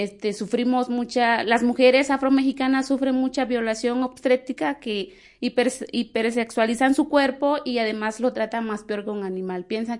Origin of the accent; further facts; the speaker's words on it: Mexico; afromexicanas, para México no existen las personas afromexicanas, que somos de otros países, pero en realidad somos de México